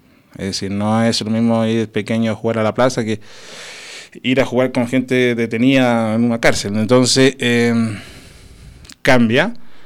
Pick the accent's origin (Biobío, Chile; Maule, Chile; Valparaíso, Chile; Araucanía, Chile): Araucanía, Chile; Lautaro; born there; nací básicamente en un pueblo muy pequeño, que se llama, pequeño de físico, pero grande de corazón, ¿no? Que se llama Lautaro. Lautaro está al sur de la capital de Santiago de Chile, en la región de la Araucanía